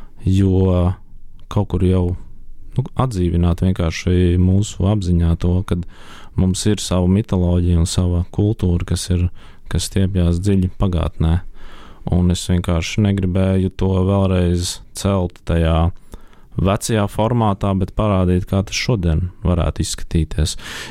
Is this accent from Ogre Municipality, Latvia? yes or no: yes; Lielvārde, Ogre Municipality, Latvia; Un pirmā mākslas skola man bija Lielvārdē, jo mēs augām Lielvārdē. Tad mēs pārcēlamies Rīgu